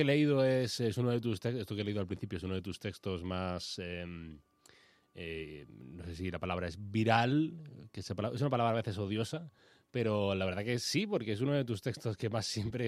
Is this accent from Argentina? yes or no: no; Granada, Andalusia, Spain; now in Madrid, Spain; yo que soy granadino exiliado en la Villa y Corte.